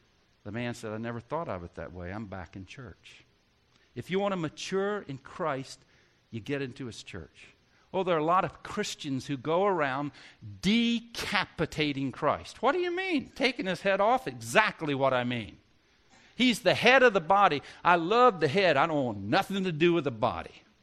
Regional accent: the South, United States; I grew up in the South and I put Martin Luther King in a box.

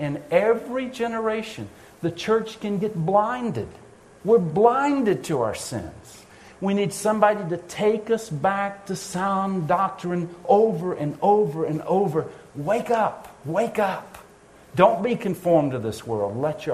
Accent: the South, United States; And I'll be honest with you, I grew up in the South.

